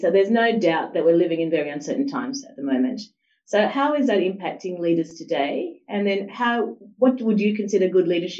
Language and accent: English; Fiji; And actually, I was brought up in Fiji as well.